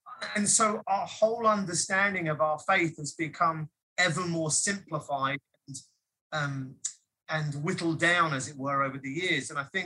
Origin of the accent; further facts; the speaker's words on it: United Kingdom; moved away as an adult; now in California, United States; So I'm British. I'm from the UK originally. I lived there for the first 40 ish years of my life. We came out to America, to California, in 2013, at the end of 2013